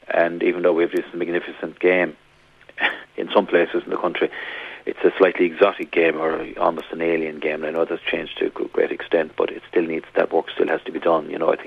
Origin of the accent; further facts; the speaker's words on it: Galway, Connacht, Ireland; and we're from Galway, and met in college